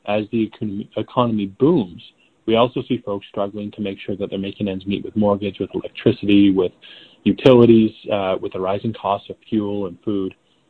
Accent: Alberta, Canada; when it comes to what you expect as a Canadian, as an Albertan.

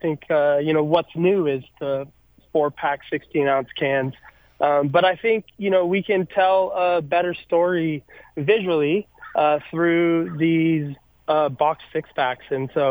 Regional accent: Santa Rosa, California, United States; we grew up in Santa Rosa, and I have two older brothers

